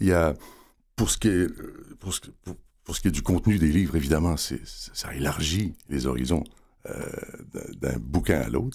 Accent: Quebec, Canada; J'ai donc commencé un petit peu à la radio locale chez moi, en Gaspésie.

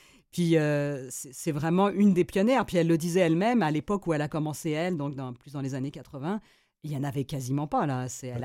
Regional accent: France; J'avoue que la France, je suis originaire de France

